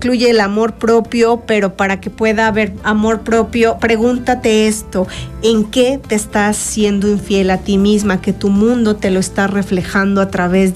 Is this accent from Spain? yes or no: no; Mexico; la verdad es que culturalmente, como mexicanos, crecemos desde que crecemos